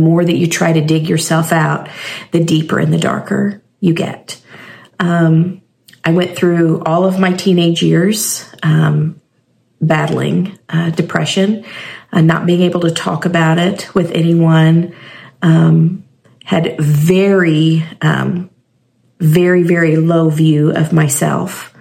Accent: Fredericktown, United States; I was growing up in Fredericktown. On a big cattle farm with my mom, my dad, and my two sisters.

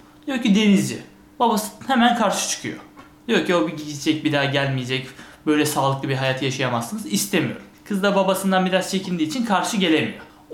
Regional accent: Rize, Turkey; Bu kabı şimdi Rizeliyiz.

